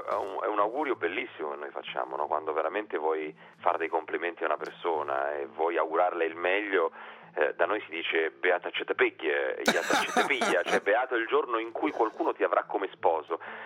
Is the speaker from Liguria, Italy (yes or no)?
no; Apulia, Italy; un libro di racconti ambientati in Puglia, insomma la mia terra